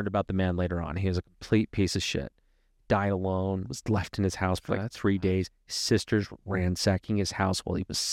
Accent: Utah, United States; I mean, if we go back, I mean, I grew up here in Utah, and as soon as I could, I left.

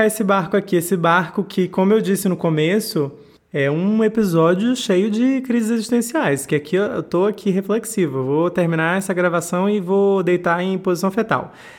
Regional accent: Northeast Region, Brazil; Eu ali na, enfim, sou nordestino

